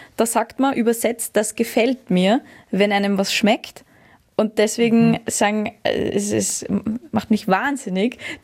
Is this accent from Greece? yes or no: no; Austria; für mich ist Österreichisch schon was Identitätsstiftendes